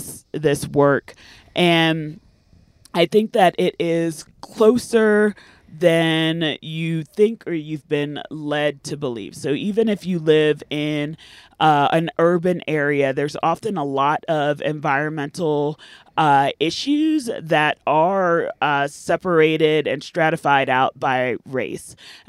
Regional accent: New York City, New York, United States; I grew up in the Bronx.

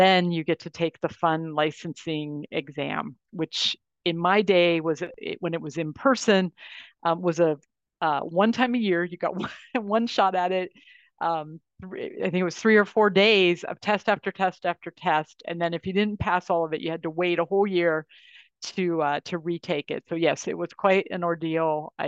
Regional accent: Ohio, United States; I grew up in Northeastern Ohio.

